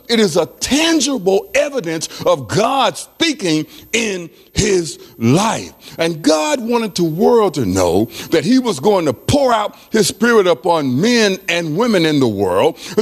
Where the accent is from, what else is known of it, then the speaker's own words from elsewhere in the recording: St. Louis, Missouri, United States; When I grew up in St. Louis, Missouri, people didn't schedule anything on Wednesday and Thursday nights.